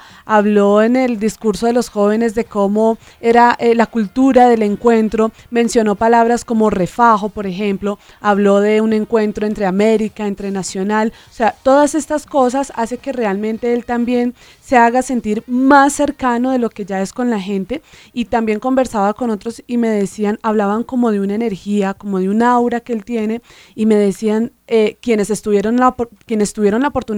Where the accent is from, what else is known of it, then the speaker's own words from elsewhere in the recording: Colombia; como católica y como colombiana